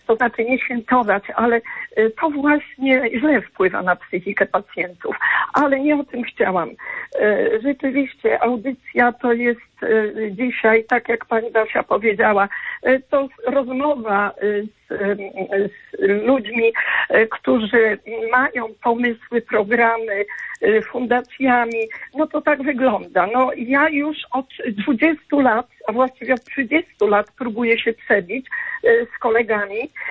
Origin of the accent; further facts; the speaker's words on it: northern Poland, Poland; Ja jestem lekarzem z Polski Północnej z 50-letnią praktyką